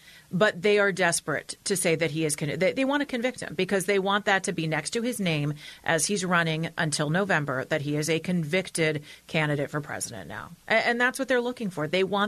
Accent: California, United States; Now, I do want to start with a story out of my home state of California.

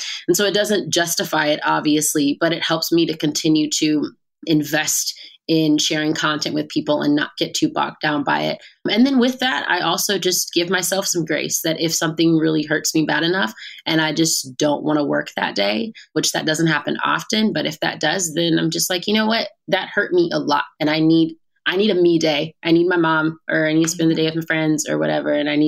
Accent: Southern United States, United States; I grew up in the South and I'm Black and I'm really proud to be, you know, who I am, and I'm proud of my family and our culture.

